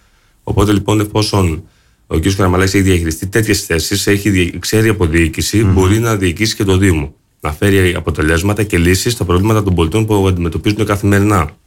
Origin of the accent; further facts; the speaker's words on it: Heraklion, Crete, Greece; Και εγώ πολιτής του Ηρακλείου είμαι και εγώ εδώ γεννήθηκα στο Ηράκλειο, στο Ατσαλένιο συγκεκριμένα. Εδώ πέρα είναι οι ρίζες μου